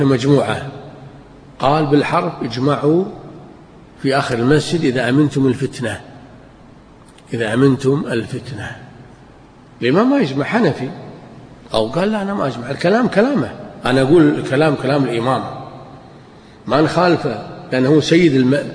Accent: Kuwait; وإحنا عندنا بالكويت نبي بس ريحة مطر

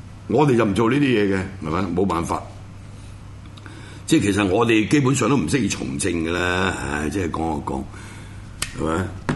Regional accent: Guangdong, China; 咁保姆就係開妓院嘅女人，即係我哋廣東人比較粗俗啲叫龜婆。

